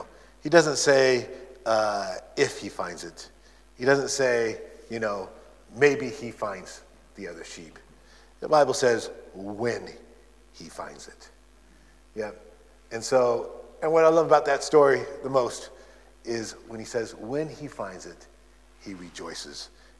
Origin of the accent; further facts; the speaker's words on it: United States; now in England, United Kingdom; You tell by the accent, I'm an American. Sometimes people say, are you Canadian? But I'm not Canadian.